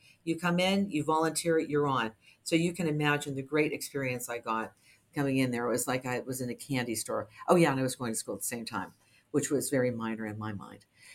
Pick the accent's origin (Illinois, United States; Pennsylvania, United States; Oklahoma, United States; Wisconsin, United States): Pennsylvania, United States; Pittsburgh; also born or lived in Edmonton, Canada; I was brought up in Pittsburgh, Pennsylvania. I am Canadian, born in Edmonton. They waited till I was born Canadian before they moved to Pittsburgh